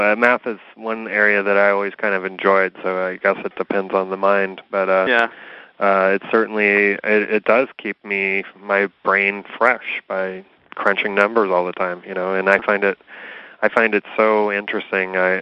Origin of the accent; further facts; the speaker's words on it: Oakland, California, United States; I grew up in Oakland, and the school systems in California, public school systems, maybe they're better in some areas, but in Oakland, they certainly were basically just holding cells for the population of children.